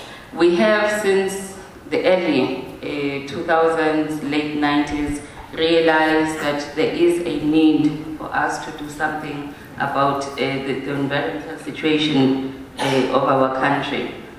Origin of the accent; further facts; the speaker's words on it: Eswatini; I come from Swaziland, which is a country that is very small but very big and significant, in our opinion, big enough to matter. It's a kingdom, it's nestled between Mozambique and South Africa.